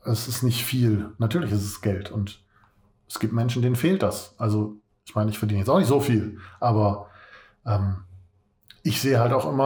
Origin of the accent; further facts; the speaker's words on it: Katernberg, North Rhine-Westphalia, Germany; Ich komme aus Katernberg.